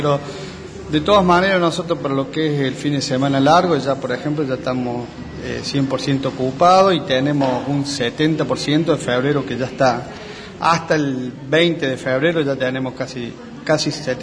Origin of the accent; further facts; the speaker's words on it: Berrotarán, Córdoba, Argentina; nosotros somos de la zona, mi señora es de Embalse, yo soy de Berrotarán. Yo soy arquitecto